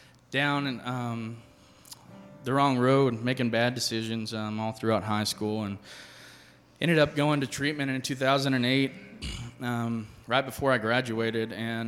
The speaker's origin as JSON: {"language": "English", "region": "Oklahoma", "country": "United States", "tie": "born or raised there", "also_born_or_lived": "Wichita Falls", "said": "I'm 29 years old. I'm originally from Wichita Falls, but grew up in South Central Oklahoma."}